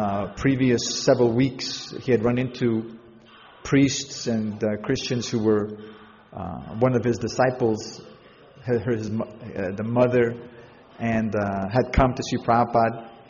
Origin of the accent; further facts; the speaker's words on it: Canada; Like in where I come from in North America, I'm from Canada